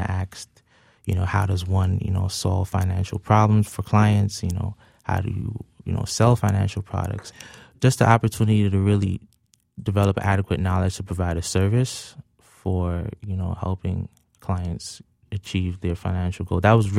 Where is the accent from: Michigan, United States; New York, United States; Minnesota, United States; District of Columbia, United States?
New York, United States; Brooklyn; I'm from Brooklyn, New York, Canarsie, New York, particular.